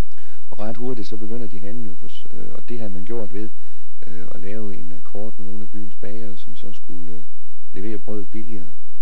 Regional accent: Thisted, North Denmark Region, Denmark; barnefødt i Thisted

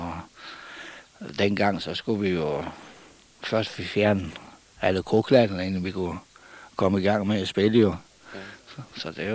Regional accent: Klitmøller, North Denmark Region, Denmark; born there; Jeg er født, min far var købmand, og jeg er født ned på, jeg må sige, det gamle købmandsgård

